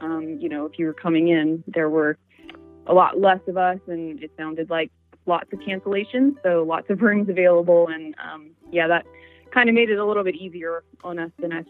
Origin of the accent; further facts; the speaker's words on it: Louisiana, United States; Well, I'm from Louisiana originally, so I've been through, you know, quite a few hurricanes.